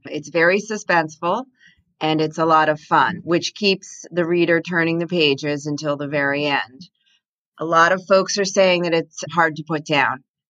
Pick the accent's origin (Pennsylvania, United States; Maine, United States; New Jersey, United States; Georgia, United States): Pennsylvania, United States; she wrote like a historical book about the area where I grew up in Pennsylvania.